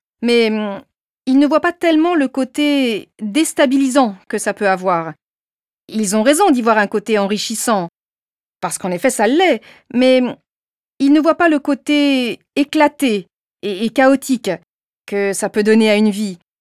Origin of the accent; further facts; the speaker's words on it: Belgium; par défaut, j'ai fini par accepter que j'étais belge. Aujourd'hui, je dis sans aucune amertume que je suis belge, mais sans sentiment d'appartenance particulier.